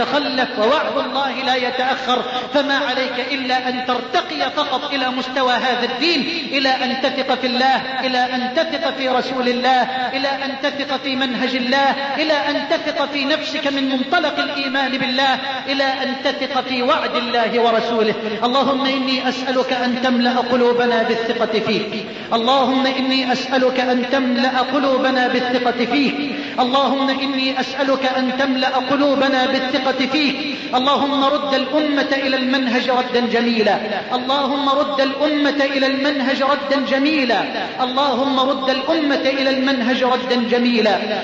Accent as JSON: {"language": "Arabic", "country": "Egypt"}